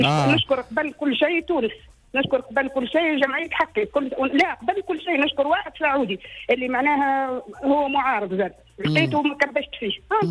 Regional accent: Egypt; عندهم مصاريف ما عندهمش بابا نشوف بورس حيث أنا مصري

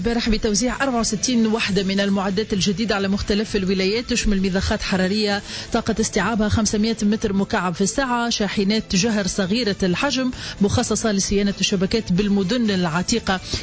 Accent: Tunisia; وباش تشارك فيها بلادنا تونس.

